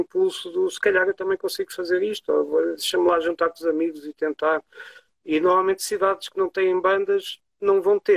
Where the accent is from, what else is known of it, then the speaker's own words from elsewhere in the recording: Tomar, Santarém, Portugal; Eu sou de Tomar, não sou do Porto.